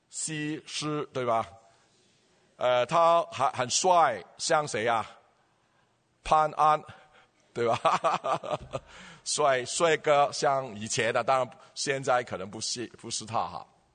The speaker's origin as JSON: {"language": "Chinese", "country": "Hong Kong", "said": "我们香港人啊，香港人常常父母赢在起跑线，"}